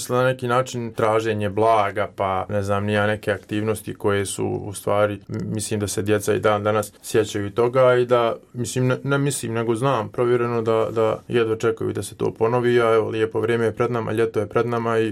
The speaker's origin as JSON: {"language": "Bosnian", "town": "Visoko", "region": "Federation of Bosnia and Herzegovina", "country": "Bosnia & Herzegovina", "tie": "born there", "also_born_or_lived": "Brčko", "said": "Ja sam rođen u Visokom, ja uopšte nemam neki osjećaj prema ravničarskim rijekama"}